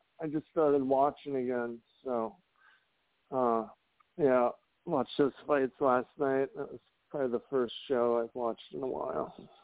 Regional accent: Hammond, Indiana, United States; Me and Terry Martin had a good match in 2002 at the Hammond Civic Center, like my hometown.

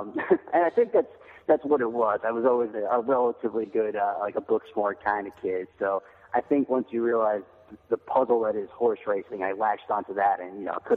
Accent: New York, United States; Yeah, well, you know, I'm from New York. It's funny because I grew up probably 10 minutes from Belmont Park, but the first track I ever went to was Saratoga.

